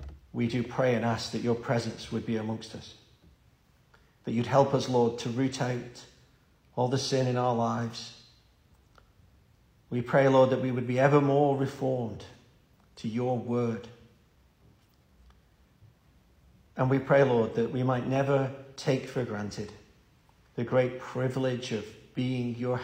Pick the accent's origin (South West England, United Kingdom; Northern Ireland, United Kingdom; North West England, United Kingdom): North West England, United Kingdom; Wigan; when I went up to my hometown of Wigan and I saw the chapel that I grew up in closed